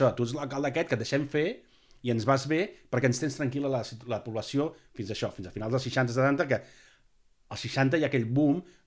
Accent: Sabadell, Catalonia, Spain; jo soc de Sabadell

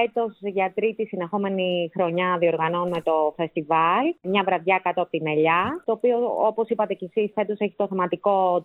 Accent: Naxos, South Aegean, Greece; Γεννήθηκα και μεγάλωσα στην Άξο. Τα παιδικά μας χρόνια εδώ στο νησί τη δεκαετία του 80 ήταν γεμάτα ξεγνιασιά και παιχνίδι.

